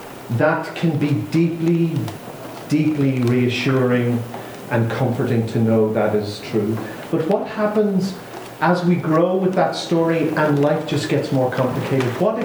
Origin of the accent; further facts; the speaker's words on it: Bray, Leinster, Ireland; the beach in my hometown of Bray, which is just south of Dublin.